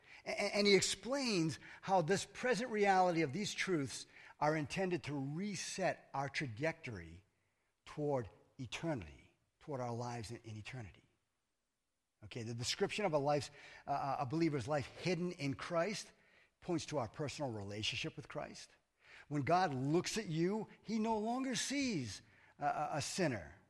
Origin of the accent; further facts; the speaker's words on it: New England, United States; I'm from New England. My perfect temperature is 60 degrees.